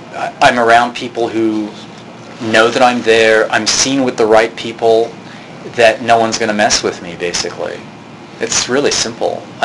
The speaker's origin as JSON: {"language": "English", "country": "United States", "tie": "born or raised there", "said": "like a lot of America, I growing up in the United States"}